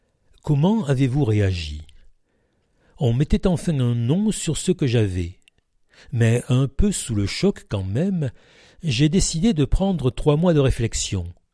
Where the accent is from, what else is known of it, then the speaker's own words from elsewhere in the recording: Brignoles, Provence-Alpes-Côte d'Azur, France; also born or lived in Paris suburbs; Je suis né en banlieue parisienne, mais j'ai grandi à Brignoles, car mes parents, fonctionnaires tous les deux, ont été mutés là-bas.